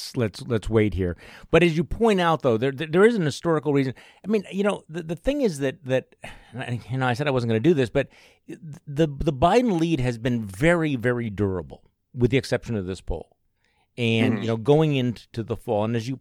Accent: Wisconsin, United States; obviously I'm from Wisconsin

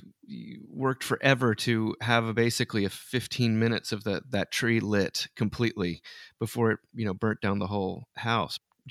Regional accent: New York, United States; we grew up outside in Westchester County, and there was a lot of sledding, a lot of snow

